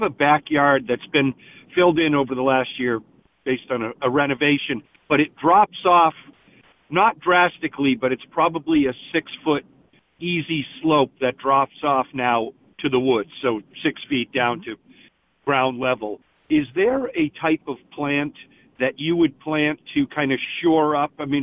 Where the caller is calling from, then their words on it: Mashpee, Massachusetts, United States; I'm calling from Mashpee.